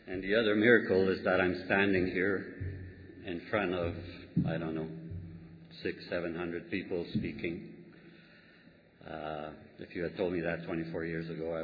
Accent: Ottawa, Ontario, Canada; I am an alcoholic. I'm from Ottawa, Canada.

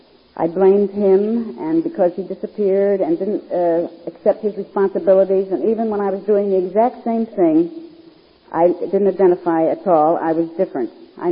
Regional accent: New York, United States; This friend of mine from my hometown thought it might be nice if I went down to the big city. I was born in a small town upstate New York

